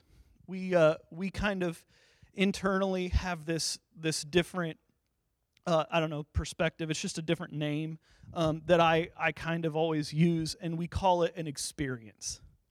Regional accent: Warsaw, Indiana, United States; was the worship leader at the church that I grew up at in Warsaw, Indiana. Not just one in Poland, there's one in Indiana too.

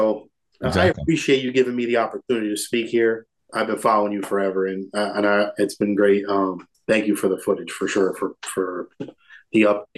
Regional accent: New Jersey, United States; I grew up in New Jersey. I almost became a police officer myself

